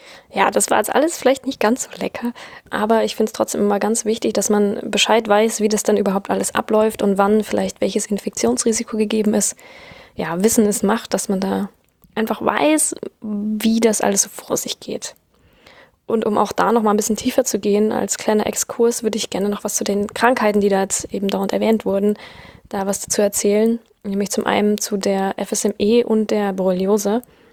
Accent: Bavaria, Germany; Bayern, wo ich herkomme

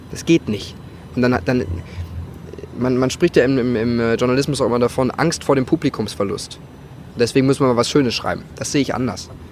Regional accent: Hamburg, Germany; Ich bin ja, aus Hamburg.

